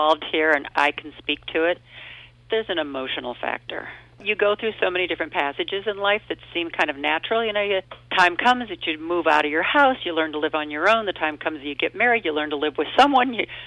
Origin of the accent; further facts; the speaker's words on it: Sacramento, California, United States; And I flew out to Sacramento, California, my hometown, and there you are.